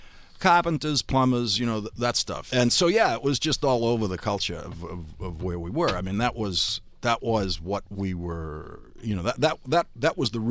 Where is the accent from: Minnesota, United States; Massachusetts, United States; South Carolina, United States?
Massachusetts, United States; Dorchester; And so I was growing up in Dorchester, which is the largest